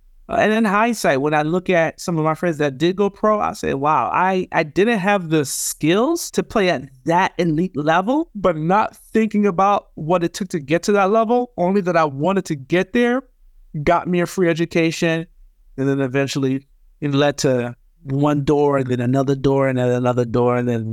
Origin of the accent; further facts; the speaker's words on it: United States; So I learned English fairly young. It became our dominant language, but my parents still spoke Haitian Creole. I'm Haitian American.